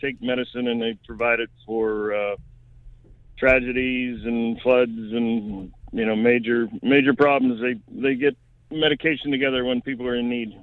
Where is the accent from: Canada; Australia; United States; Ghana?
United States; Pennsylvania; No, I'm from Pennsylvania. That's why I'm here in Pittsburgh.